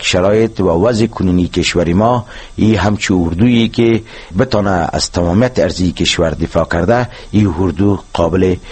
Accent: Afghanistan; ما از افغانستان هستیم

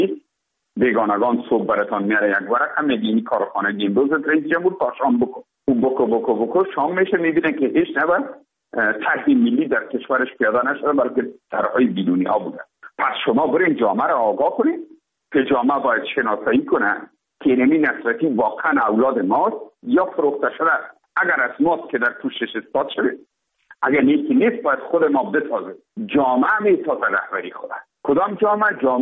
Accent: Afghanistan; ما افغان هستیم.

